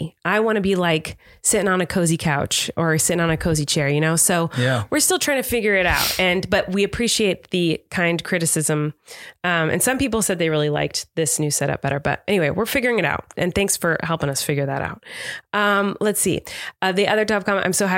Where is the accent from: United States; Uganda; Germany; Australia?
Australia; also born or lived in Japan; I'm from Australia, and when I lived in Japan